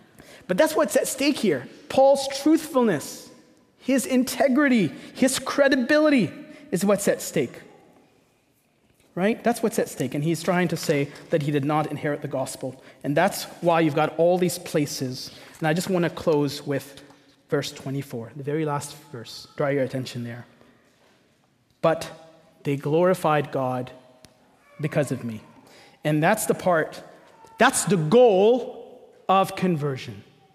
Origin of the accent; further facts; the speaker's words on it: Egypt; now in Canada; I was asked about my contacts with the Egyptian community that I grew up in Egypt